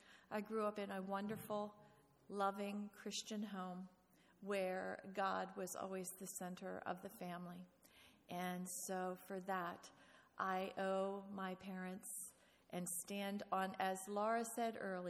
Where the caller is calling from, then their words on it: Orlando, Florida, United States; I come to you from Orlando, Florida